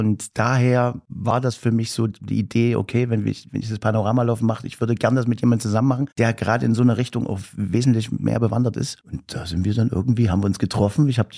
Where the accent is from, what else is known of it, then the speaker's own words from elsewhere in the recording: St. Gangloff, Thuringia, Germany; also born or lived in Jena; Ich bin ja ursprünglich aus St. Gangloff, also es ist hier gleich um die Ecke. Mhm. Bin dann nach Hermsdorf gezogen und Hermsdorf nach Jena, habe viele Jahre in Jena gelebt